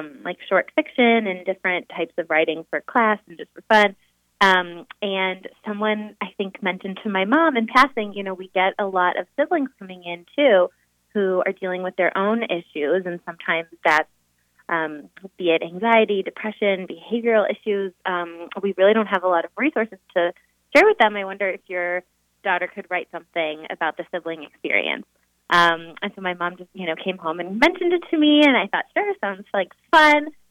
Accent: Highland Park, Illinois, United States; I grew up in Highland Park right outside Chicago.

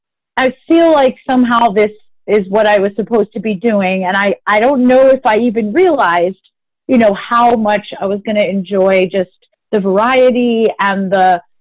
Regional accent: Hyde Park, New York, United States; So as you know, I grew up in Hyde Park, New York, a very beautiful small town about 2 hours from the city.

